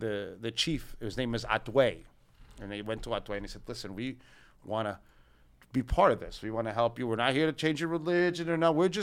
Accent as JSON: {"language": "English", "town": "Brooklyn", "region": "New York", "country": "United States", "said": "I'm from Brooklyn."}